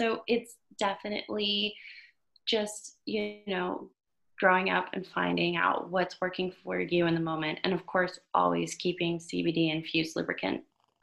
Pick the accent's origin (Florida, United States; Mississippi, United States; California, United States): Florida, United States; Miami; moved away as an adult; growing up in Miami, it's a very blunt city, so blunts.